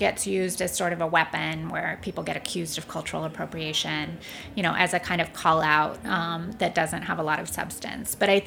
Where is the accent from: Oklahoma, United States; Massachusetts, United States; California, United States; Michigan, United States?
California, United States; moved away as an adult; now in New York City, United States; When I moved here from California to go to college many years ago, you couldn't get tortillas to save your life in New York City.